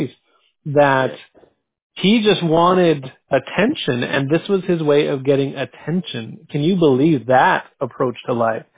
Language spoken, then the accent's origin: English; San Diego, California, United States; I grew up in San Diego when San Diego was a much more different life. My dad was retired from the Navy after 22 years.